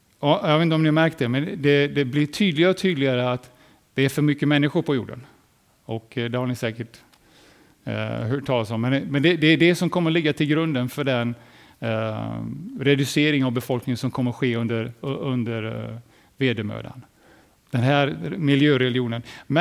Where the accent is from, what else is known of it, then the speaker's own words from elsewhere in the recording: United States; Bara lite information ifrån, eller statistik ifrån mitt hemland eller USA ska man säga.